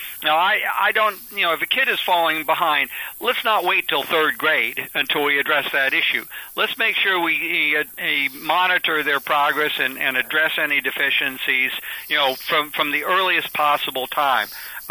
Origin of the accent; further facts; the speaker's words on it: Midwest, United States; You know, I grew up here in the Midwest and attended public schools and got a great primary and secondary education